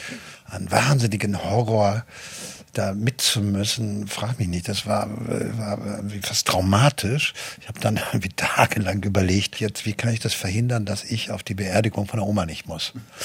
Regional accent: Hagen, North Rhine-Westphalia, Germany; now in Berlin, Germany; ich komme aus Hagen. Und dann über diesen Weg dann irgendwie nach Berlin gekommen

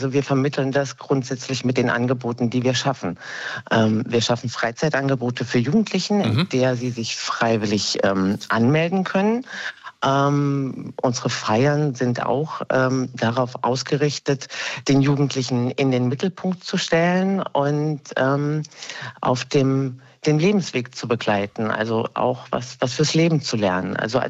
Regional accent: Hesse, Germany; moved away; Also ich bin ja keine ursprüngliche Berliner Brandenburgerin. Ich komme aus Hessen und lebe seit 25 Jahren hier.

